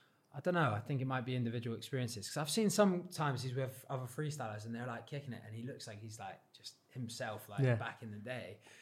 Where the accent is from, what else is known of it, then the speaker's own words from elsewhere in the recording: South West England, United Kingdom; And I'm from Cornwall, so going and seeing my family going down there is